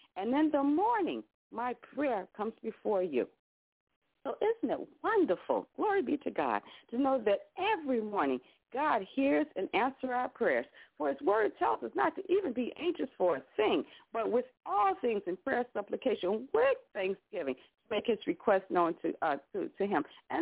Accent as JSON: {"language": "English", "town": "Chicago", "region": "Illinois", "country": "United States", "said": "from Chicago"}